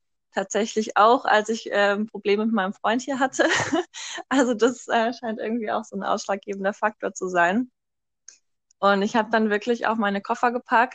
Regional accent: Germany; so als Deutsche hat man auch immer so das Gefühl, ja, ich kann auf der ganzen Welt überall hinreisen, wann ich möchte.

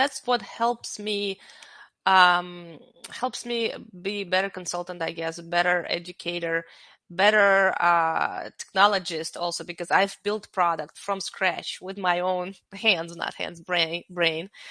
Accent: Belarus; moved away as an adult; now in United States; I'm an immigrant from Belarus. I came to this country 20 years ago

